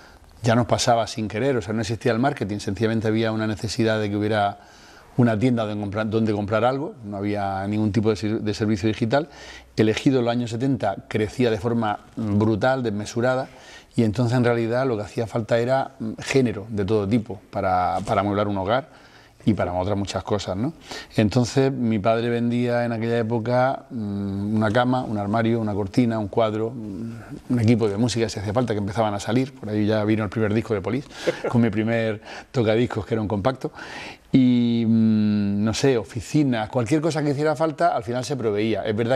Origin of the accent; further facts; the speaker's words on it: Barcelona, Catalonia, Spain; Nací en realidad en Barcelona, soy emigrante. Hijo orgulloso de emigrante, u orgulloso hijo.